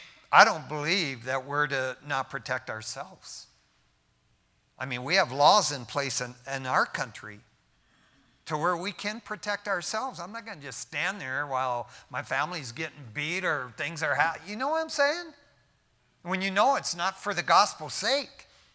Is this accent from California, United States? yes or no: no; Detroit, Michigan, United States; I wasn't from there. I was from Detroit.